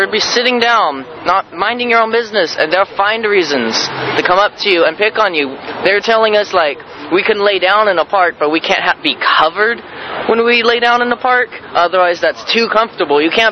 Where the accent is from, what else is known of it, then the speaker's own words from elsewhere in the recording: Bakersfield, California, United States; Originally from Bakersfield and just across the U.S. Wherever I can go, try and find somewhere to settle.